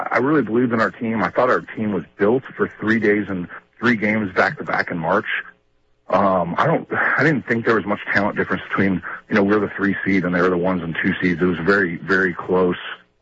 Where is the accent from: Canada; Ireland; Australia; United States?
Ireland; St. Patrick's Day, I'm Irish, man.